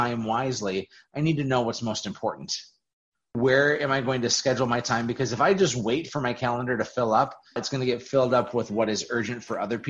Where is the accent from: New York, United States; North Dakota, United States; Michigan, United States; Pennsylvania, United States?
North Dakota, United States; Fargo; I grew up in Fargo, North Dakota, always lived here.